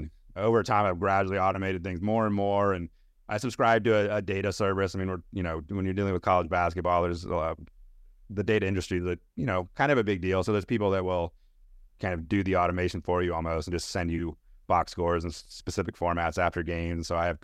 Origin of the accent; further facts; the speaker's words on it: Virginia, United States; I grew up in Northern Virginia, where we had a professional, you know, we had an NBA team that was really, really bad.